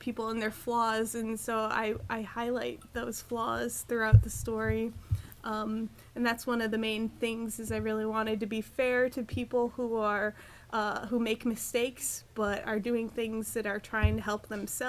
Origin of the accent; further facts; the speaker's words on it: Grand Rapids, Michigan, United States; I'm from Grand Rapids. I'm actually, that's where I'm flying tonight.